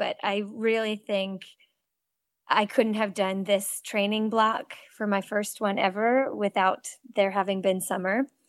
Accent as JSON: {"language": "English", "region": "Massachusetts", "country": "United States", "tie": "born or raised there", "said": "I grew up swimming in Cape Cod and teaching swim lessons."}